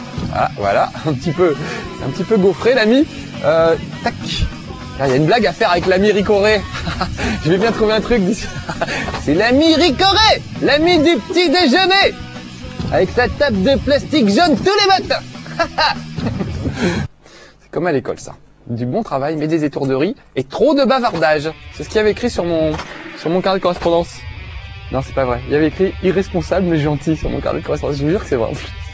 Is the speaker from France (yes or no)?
yes; France; Dans nos forêts, chez nous, en France, c'est pas du tout comme ça.